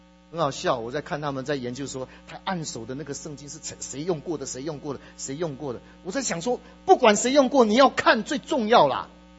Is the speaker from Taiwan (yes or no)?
yes; Taiwan; 我是从台湾来的背景，我的奶奶是那个拜关公的，我发现我的这个家族能够从我母亲从我父亲敬拜这位独一的真神，